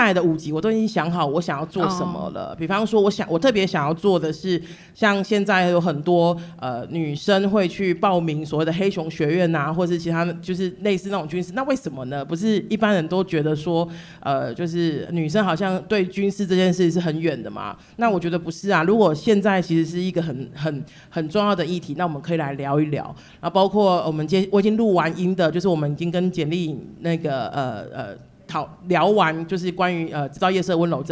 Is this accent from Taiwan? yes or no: yes; Kaohsiung, Taiwan; moved away as an adult; now in Taipei, Taiwan; 我记得我刚上台北工作的时候，我是高雄人，然后我刚上台北工作的时候